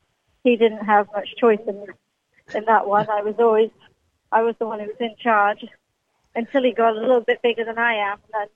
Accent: Lambourne, South East England, United Kingdom; Yeah, we grew up in Lambourne when I was, for about 24 years I was in Lambourne before I moved away and started traveling a little bit more.

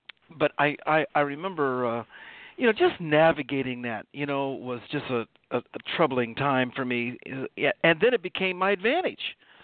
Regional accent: Dayton, Ohio, United States; Grew up in Dayton, Ohio. You know, great

